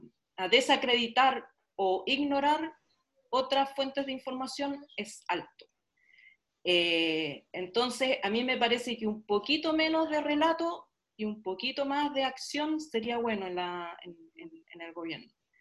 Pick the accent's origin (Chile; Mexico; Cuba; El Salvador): Chile; como soy chilena, por supuesto que también puse mucha atención a lo que pasaba con Chile